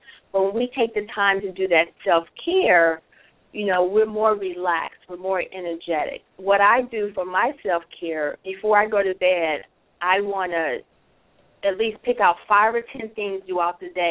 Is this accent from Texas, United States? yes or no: no; Chicago, Illinois, United States; now in Gulf Coast, United States; No, I was born and raised in Chicago. Love Chicago. But no, I'm actually on the Gulf Coast.